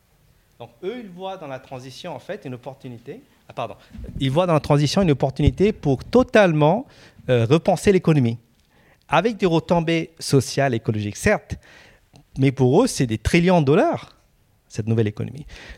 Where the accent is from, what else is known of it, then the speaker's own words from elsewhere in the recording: Paris, Île-de-France, France; moved away as an adult; now in Lyon, France; Donc, c'est pour ça que moi, j'ai quitté Paris. Hein, je suis très parisien. J'ai quitté Paris il y a 2 ans pour aller vivre dans les provinces, dans les territoires à travers la France. J'habite maintenant à Lyon.